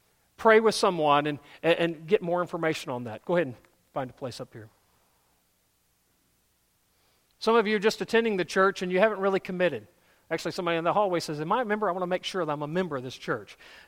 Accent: Texas, United States; Well, I say that kind of as a Texan. Jim Jennings, who's my fellow Texan, is providing Bluebell ice cream

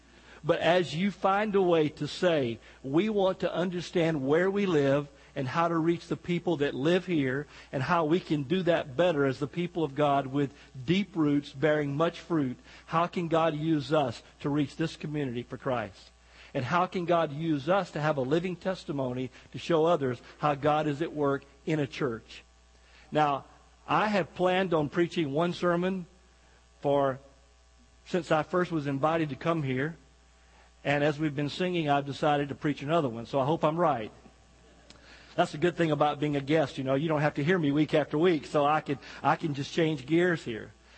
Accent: Scotland, United Kingdom; accent: Scottish; Now, somebody just chuckled at my Scottish accent. Come on, be nice to me here, all right?

